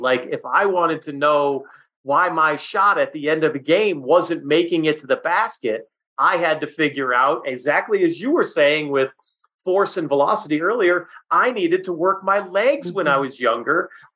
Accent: Boston, Massachusetts, United States; even though Larry Legend's my guy, I grew up in Boston.

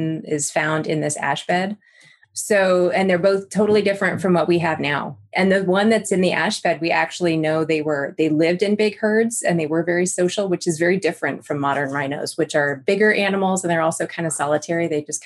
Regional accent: Colorado, United States; now in Nebraska, United States; So I'm not originally from Nebraska. I'm actually originally from Colorado, Jeff.

